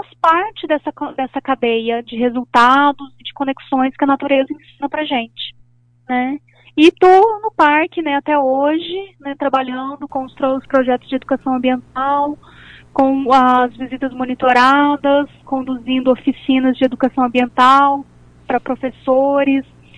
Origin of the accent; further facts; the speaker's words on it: Barreiras, Bahia, Brazil; moramos em Barreiras, né, eu sou nascida em Barreiras, né, sou daqui, fui embora, né, fiz faculdade fora